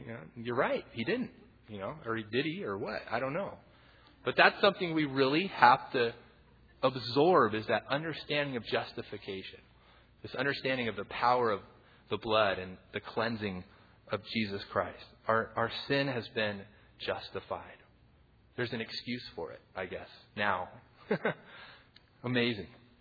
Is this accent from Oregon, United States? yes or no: yes; Talent, Oregon, United States; growing up in Talent, we didn't have a Walmart. We had to go to Medford, and that was a long way.